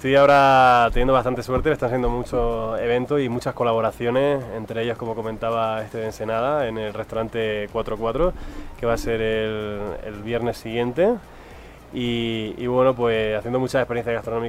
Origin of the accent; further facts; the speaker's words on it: Murcia, Region of Murcia, Spain; Pues bueno, yo soy de España, Murcia. Empecé cocina bastante joven.